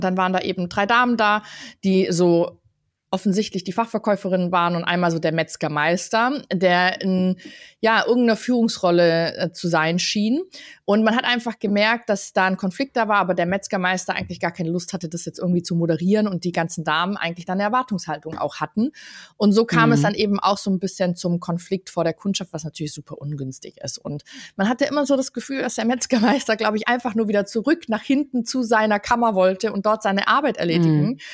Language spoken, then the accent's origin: German; Bavaria, Germany; im Allgäu, wo ich herkomme